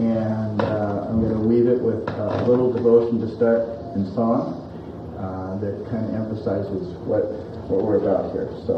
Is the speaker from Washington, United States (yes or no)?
yes; Seattle, Washington, United States; I'd like to introduce myself. … from Seattle, Washington.